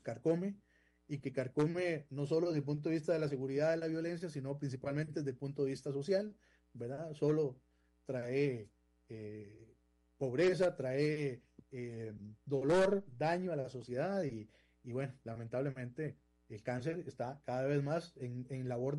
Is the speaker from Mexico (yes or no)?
no; Costa Rica; uno dice, yo soy de Costa Rica, la gente hasta que pela los ojos de la felicidad